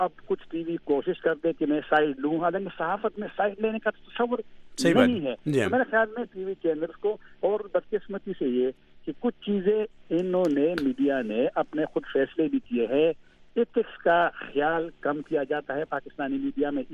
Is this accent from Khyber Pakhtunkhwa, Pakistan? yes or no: yes; Mardan, Khyber Pakhtunkhwa, Pakistan; میں خود بھی مردان کا ہوں